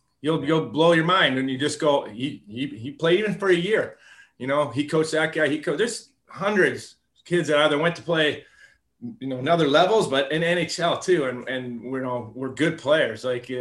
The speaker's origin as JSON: {"language": "English", "country": "Canada", "tie": "born or raised there", "said": "just growing up in Canada"}